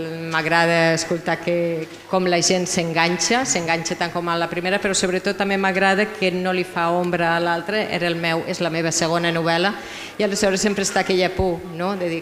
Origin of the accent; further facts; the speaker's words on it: Maella, Aragon, Spain; Jo sóc gent de frontera, com crec que som tots els d'aquesta zona, i sóc de Maella, sóc maellana de naixença, sóc dels que parlem català, i sóc aragonesa, però jo sóc catalana, parlo català, però sóc d'aquí a la vora